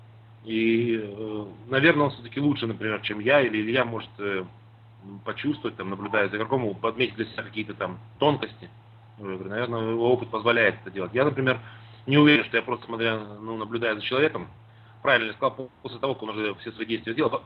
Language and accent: Russian; Moscow, Russia; Ну, я говорю, нет, я из Москвы